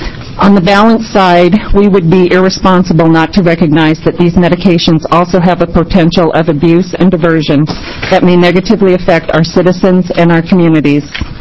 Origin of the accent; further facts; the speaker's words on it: Eugene, Oregon, United States; I'm from Eugene, Oregon.